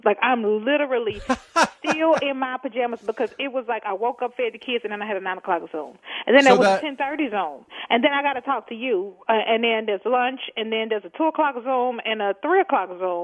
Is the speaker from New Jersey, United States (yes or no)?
no; Texas, United States; You know, I'm from Texas, so I enjoy warm weather.